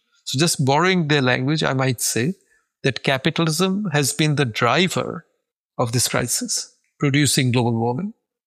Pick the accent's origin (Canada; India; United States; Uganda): India; I grew up in India knowing mango to be a summer fruit.